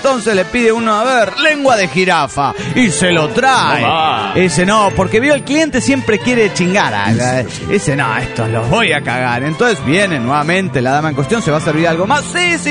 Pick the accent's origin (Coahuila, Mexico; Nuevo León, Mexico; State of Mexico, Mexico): Nuevo León, Mexico; Monterrey; de Monterrey, Nuevo León, México.